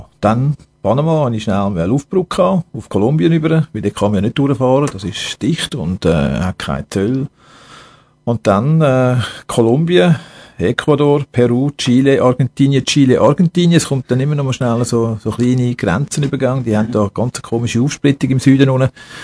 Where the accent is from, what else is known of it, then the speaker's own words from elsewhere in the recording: Zurich, Switzerland; Also ich bin ein Zürich-Kind. Kreis 4, da bin ich überhaupt sehr stolz drauf, und ich dir davon schon erklärt habe. 64er Jahrgang, dann dort in die Schule aufgewachsen